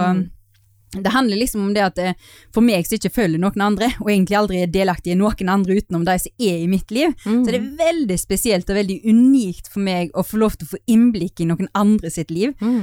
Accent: Skånevik, Vestland, Norway; Jeg kommer fra Skånevik, så jeg er bittelite bygd nær i Sunnhordland. Eller jeg vet ikke om det heter Hordland lenger, Sunnvestland eller noe sånt. Og det er liksom sånn veldig forbundet med Bergen da.

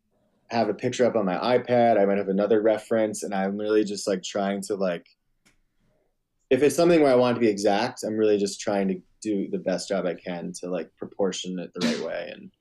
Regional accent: New Jersey, United States; I come from New Jersey, and I lived in a suburb outside of the city, so I wasn't like in farm country, small town America

